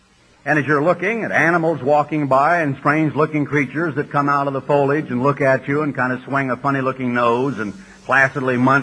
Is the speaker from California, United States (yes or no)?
no; Oregon, United States; When I grew up in Oregon, I grew up with a little radio set that looked rather strange over here on a little desk.